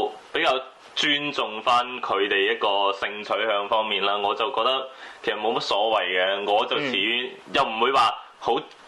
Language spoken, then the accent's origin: Cantonese; China; 即係我哋中國人認為正確嘅一男一女嗰種正確嘅結合